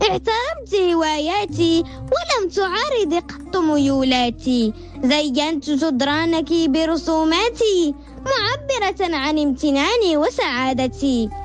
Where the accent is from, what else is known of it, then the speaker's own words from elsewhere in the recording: Fez, Fès-Meknès, Morocco; من فاس, كتبت قصيدة عن غرفتي.